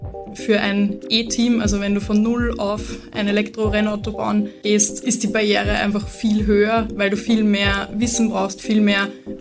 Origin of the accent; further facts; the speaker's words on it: Lower Austria, Austria; now in Vienna, Austria; bin ursprünglich aus Niederösterreich und klassischerweise nach Wien verschlagen dann für Studium.